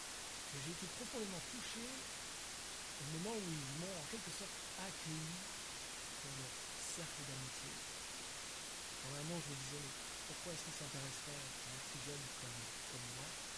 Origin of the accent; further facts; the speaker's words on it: Switzerland; Alors que j'avais 16-17 ans, je me souviens avoir participé à un camp de ski et j'ai grandi en Suisse.